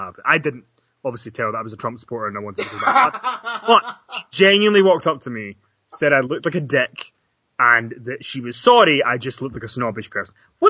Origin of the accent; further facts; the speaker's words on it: Glasgow, Scotland, United Kingdom; And I said, no, I'm from Glasgow.